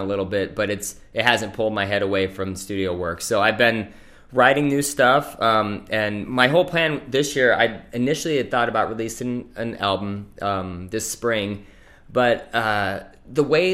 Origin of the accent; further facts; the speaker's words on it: Iowa, United States; and I'm from Iowa. I still, like, you know, I've lived, you know, out east for a little bit and stuff, and moved around a little bit, but like my family's still from Iowa. I love Iowa.